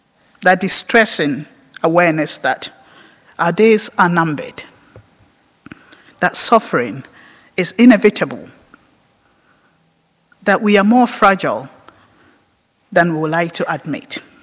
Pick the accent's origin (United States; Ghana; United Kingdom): Ghana; If only I knew that word when I was growing up in Ghana.